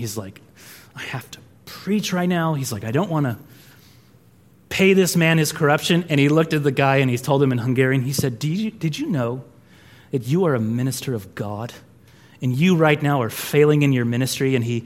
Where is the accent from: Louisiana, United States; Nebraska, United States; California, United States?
California, United States; especially when I said I was from California